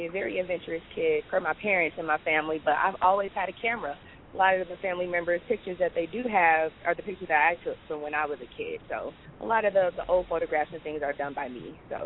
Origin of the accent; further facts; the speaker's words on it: Chicago, Illinois, United States; Okay. Yeah, well … as Terrence just mentioned, I am from Chicago.